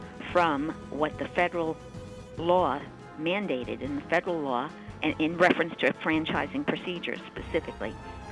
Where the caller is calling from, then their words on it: Long Island, New York, United States; Right here on Long Island.